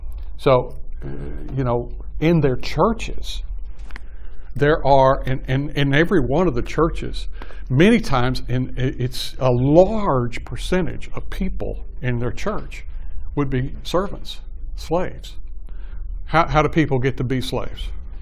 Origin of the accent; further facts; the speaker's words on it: Dallas, Texas, United States; born there; They're not from they weren't born where I was born in Oak Cliff.